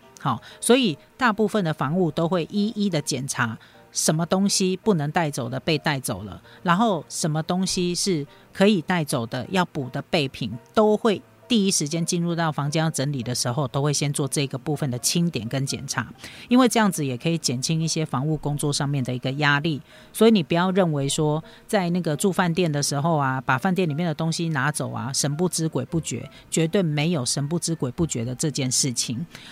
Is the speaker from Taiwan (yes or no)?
yes; Taiwan